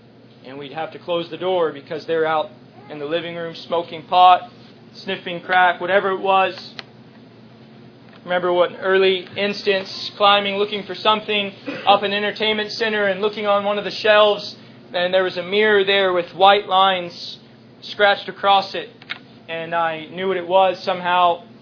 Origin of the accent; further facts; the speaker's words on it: Dallas, Texas, United States; born there; I was born in Dallas, Texas, Dallas proper, in a pretty bad part of town.